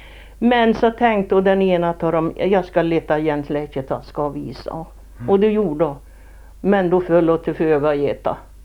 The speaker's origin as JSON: {"language": "Swedish", "town": "Nörrombyn", "country": "Sweden", "tie": "born there", "said": "Ja, och här Nörrombyn där jag är född"}